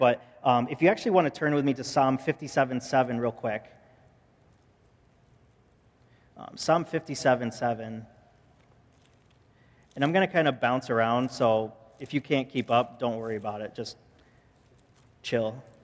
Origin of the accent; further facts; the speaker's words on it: Fairport, New York, United States; when I was a young kid, I grew up in Fairport, and I took golf lessons at Eagle Vale